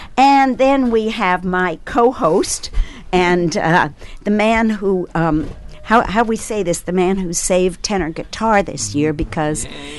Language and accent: English; Brooklyn, New York, United States; I'm from Brooklyn, and I live here, so we've just kind of switched places